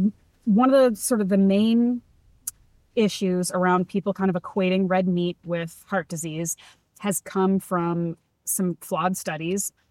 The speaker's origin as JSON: {"language": "English", "region": "East Coast", "country": "United States", "tie": "born or raised there", "said": "and I grew up on the East Coast, so I was eating seafood."}